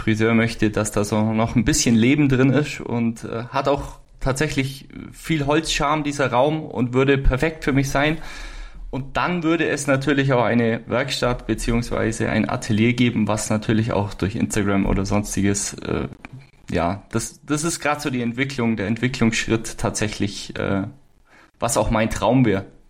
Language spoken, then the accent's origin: German; Germany; Man muss sich das so vorstellen, als Deutscher, jeder, der mal in den USA war, es ist ja schon unglaublich und riesig